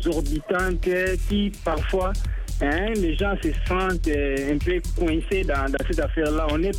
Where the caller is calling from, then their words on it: Luanda, Luanda Province, Angola; Je suis chez moi à Luanda.